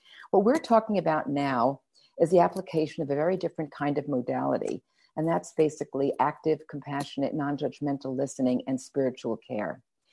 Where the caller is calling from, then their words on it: New York, United States; I should also say that I'm speaking from New York. So I live on the Upper West Side